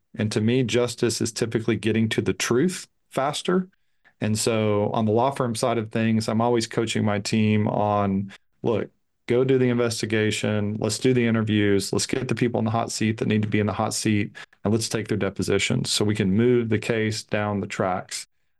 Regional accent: Henderson, Texas, United States; I grew up in Northeast Texas, Henderson, near Tyler and Longview.

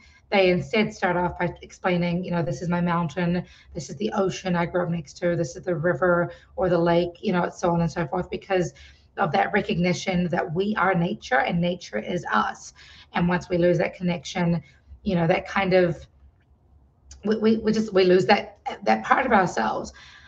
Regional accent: New Zealand; So I grew up in New Zealand, but my father was from Fiji.

